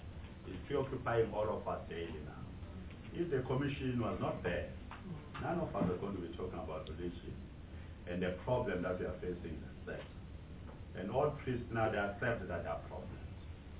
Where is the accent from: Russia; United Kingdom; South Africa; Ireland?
South Africa; we sit together and talk as South African nationalists.